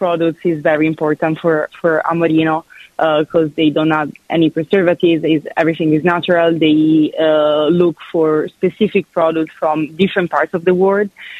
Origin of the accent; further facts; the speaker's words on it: Venice, Veneto, Italy; English is a second language; moved away; I was born, as you said, I was born and raised in Venice, Italy.